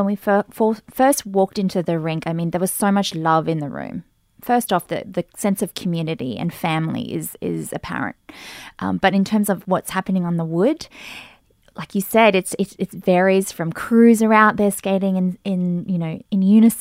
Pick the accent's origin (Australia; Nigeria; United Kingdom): Australia; now in United States; I'm Australian